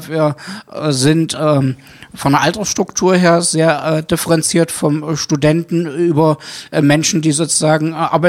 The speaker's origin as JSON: {"language": "German", "town": "Magdeburg", "region": "Saxony-Anhalt", "country": "Germany", "tie": "born or raised there", "said": "in Magdeburg geboren, bis auf eine kurze Unterbrechung auch immer in Magdeburg gelebt. Und mir liegt meine Heimatstadt, unsere Landeshauptstadt, sehr am Herzen."}